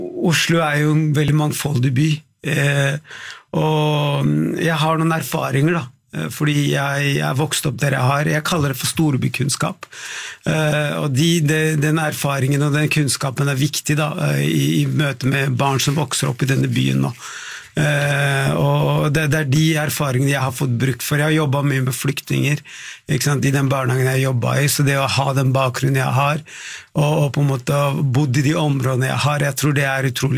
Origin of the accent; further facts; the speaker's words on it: Sri Lanka; now in Norway; Jeg kom fra Sri Lanka, og ironisk nok så flyttet vi til Tante Ulrikkes vei. Det min første adresse i Norge.